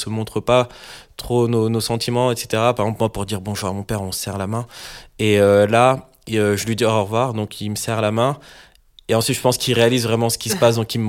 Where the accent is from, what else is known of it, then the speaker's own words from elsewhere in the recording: Paris, Île-de-France, France; Moi, je suis parisien. Et quand je rentre chez moi avec mes parents, avec ma famille, on a une culture africaine qui est fortement présente.